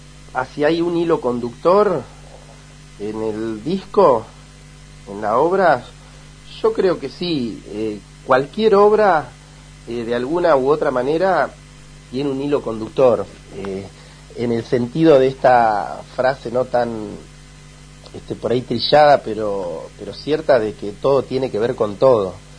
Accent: Sierra Colorada, Río Negro, Argentina; Nací y me crié en Sierra Colorada y sigo estando nomás.

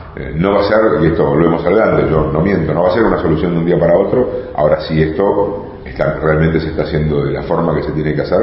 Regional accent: Mar del Plata, Buenos Aires Province, Argentina; born there; como bonaerense, yo nací en Mar del Plata y vivo en Bulón, como bonaerense y amando esta provincia

